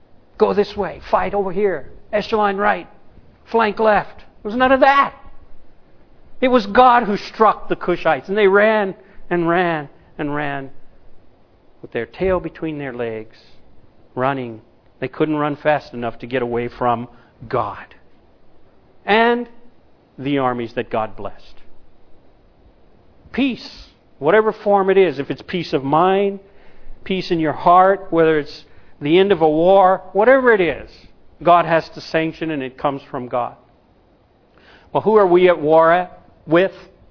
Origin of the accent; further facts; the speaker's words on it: United States; now in Japan; And of course, as an American, I remember right after a men's Bible study in my home